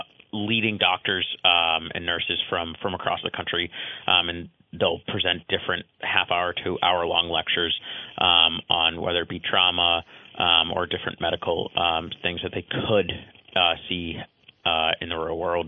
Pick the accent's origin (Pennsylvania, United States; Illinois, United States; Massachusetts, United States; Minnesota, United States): Massachusetts, United States; Wilmington; Wilmington, Massachusetts.